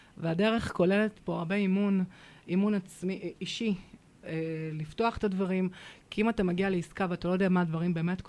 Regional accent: Herzliya, Tel Aviv District, Israel; also born or lived in Even Yehuda; now in Hadera, Israel; גדלתי בהרצליה, קצת אבן יהודה, התחתנתי, עברנו לגור באור עקיבא, היה כמה שנים שהייתי צריכה להתאקלם השינוי, ובנינו בית בחדרה, שכונת הפארק, שכונה צעירה.

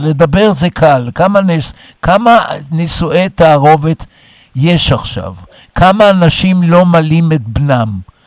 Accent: Tel Aviv, Tel Aviv District, Israel; אני נולדתי בארץ, נולדתי בתל אביב

